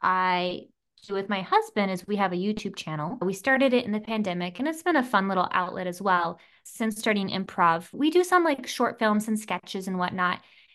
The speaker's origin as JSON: {"language": "English", "country": "United States", "said": "We're a interracial couple. I'm here from America. My husband's from Malaysia."}